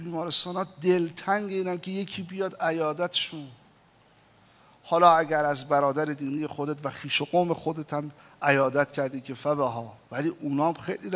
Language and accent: Persian; Iran; منم ایرانی هستم، منم تو همین مملکت هستم